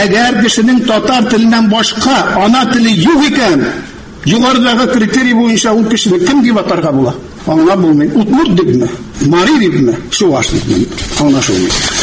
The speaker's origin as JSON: {"language": "Tatar", "region": "Bashkortostan", "country": "Russia", "tie": "born or raised there", "said": "Мин үзем Башкортстанда туып үстем."}